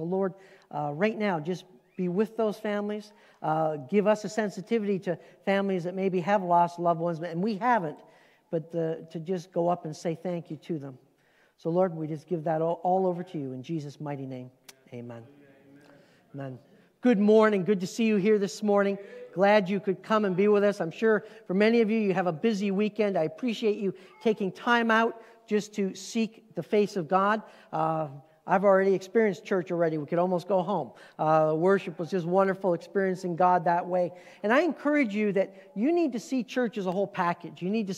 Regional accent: Canada; now in United States; Now we carry dual citizenship, which I'm very proud of to be able to call myself an American as well. But I am a Canadian, as well. And so I kind of have both.

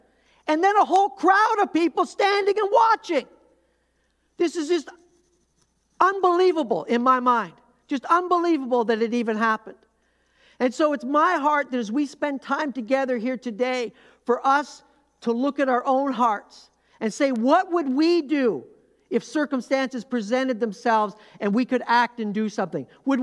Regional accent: Canada; As a Canadian, where I lived

